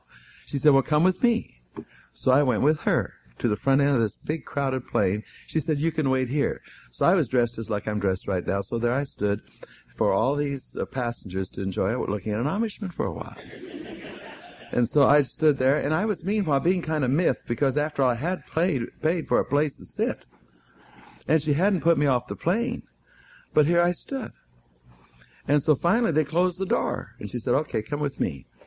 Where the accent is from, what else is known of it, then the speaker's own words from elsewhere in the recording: Kansas, United States; climbing the silo on that farm I grew up in Kansas